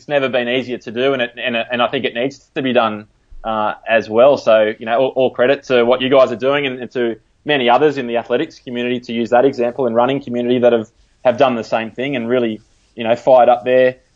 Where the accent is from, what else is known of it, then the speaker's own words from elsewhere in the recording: Australia; You're at home as an Aussie supporter.